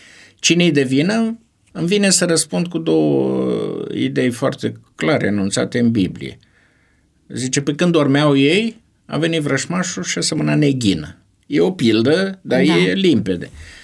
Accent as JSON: {"language": "Romanian", "town": "Suceava", "region": "Suceava County", "country": "Romania", "tie": "born or raised there", "said": "în Suceava, mea natală."}